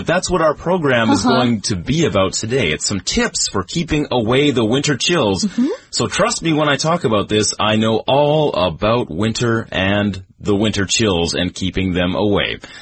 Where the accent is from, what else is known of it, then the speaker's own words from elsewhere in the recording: Canada; now in Taiwan; it's not so cold here in Taiwan because I come from Canada, and in Canada, we really know winter.